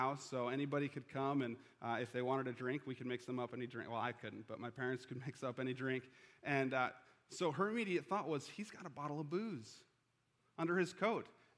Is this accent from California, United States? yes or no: no; Chicago, Illinois, United States; I grew up in Chicago. For those of you who don't know, I'm a Bears, Cubs, and Bulls fan